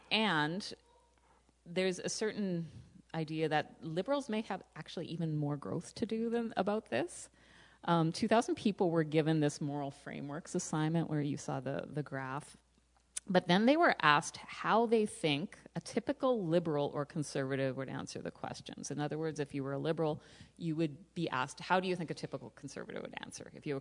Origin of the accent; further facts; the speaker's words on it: Saskatchewan, Canada; Every time I go back to my hometown in Saskatchewan and I'm driving around on the gravel roads, I feel this sense of the heritage I grew up